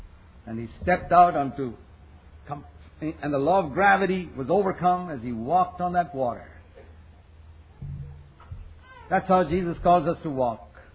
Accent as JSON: {"language": "English", "country": "India", "said": "I come from India where I've seen mission work across the country of all denominations."}